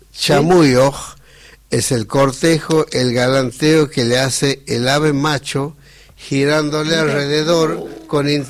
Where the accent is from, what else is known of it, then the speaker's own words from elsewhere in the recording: Mistol Bajo, Santiago del Estero, Argentina; born there; Yo nací en un paraje que se llama Mistol Bajo, que queda, para que se ubiquen, entre Atamisqui y Loreto, digamos.